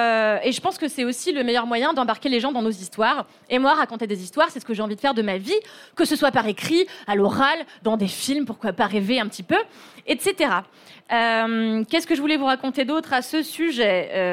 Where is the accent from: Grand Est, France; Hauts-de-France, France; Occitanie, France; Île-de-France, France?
Île-de-France, France; Levallois-Perret; j'ai grandi à Levallois